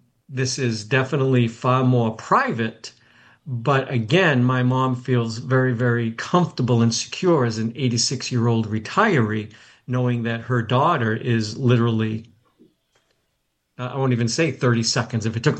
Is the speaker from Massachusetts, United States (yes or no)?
yes; New Bedford, Massachusetts, United States; We grew up in New Bedford.